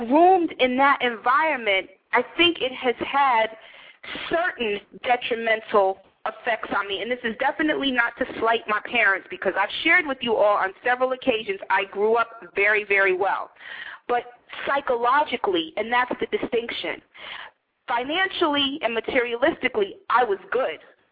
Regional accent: New York City, New York, United States; now in Atlanta, United States; And I think growing up in New York City is just such a different animal. And I think that's why we moved to Atlanta a couple of years ago

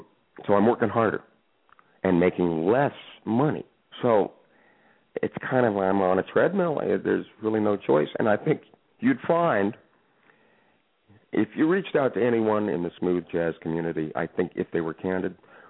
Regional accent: Miami, Florida, United States; also born or lived in New York; because I was coming from the West Coast, even though I was born in New York. You know, I never really lived on the East Coast except growing up in Miami.

